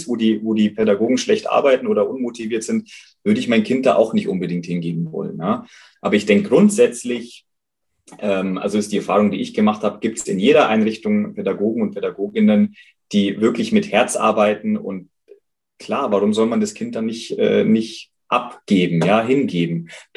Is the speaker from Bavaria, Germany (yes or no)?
yes; Ebersberg, Bavaria, Germany; unsere Gesellschaft hier in Deutschland, in Bayern, bei uns in Ebersberg